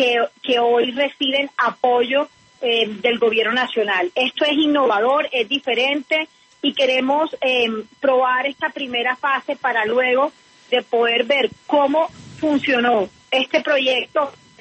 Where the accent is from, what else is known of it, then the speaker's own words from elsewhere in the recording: Colombia; nosotros como colombianos